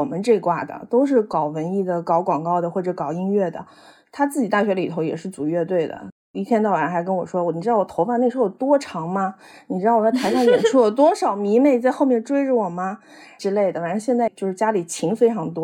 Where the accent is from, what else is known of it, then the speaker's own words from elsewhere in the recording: Hangzhou, Zhejiang, China; 因为我是杭州人，我从小长大环境